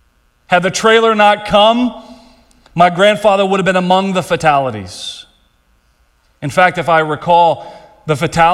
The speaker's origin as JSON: {"language": "English", "town": "Lancaster", "region": "Texas", "country": "United States", "tie": "born or raised there", "said": "My hometown of Lancaster, Texas, saw one of the worst tornadoes in our history."}